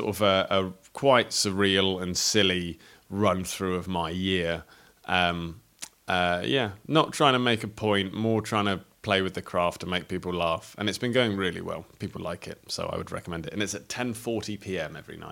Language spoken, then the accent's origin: English; Crawley, South East England, United Kingdom; I'm from Crawley.